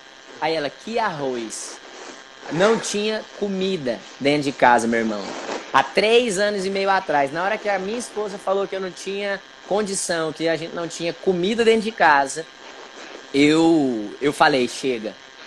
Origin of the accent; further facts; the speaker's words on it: Caldas Novas, Goiás, Brazil; now in Goiânia, Brazil; eu tenho 27 anos de idade, eu sou natural da cidade de Caldas Novas, mas eu moro na capital de Goiás, em Goiânia, há 8 anos